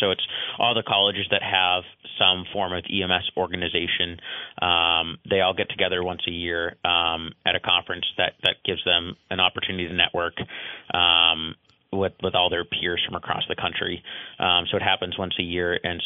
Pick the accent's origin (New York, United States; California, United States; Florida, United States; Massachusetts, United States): Massachusetts, United States; Wilmington; Wilmington, Massachusetts.